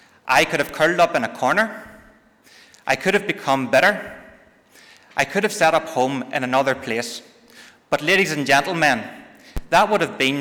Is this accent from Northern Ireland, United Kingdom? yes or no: yes; Cookstown, Northern Ireland, United Kingdom; I'm from Cookstown in County Tyrone